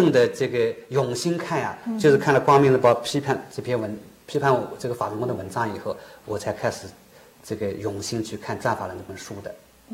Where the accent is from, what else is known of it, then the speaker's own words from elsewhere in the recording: China; 我从小啊就是接受这个中国社会的那种，就是新社会那种这个教育吧。那么我自己一直是认为我是完全是这个红旗下长大的哈。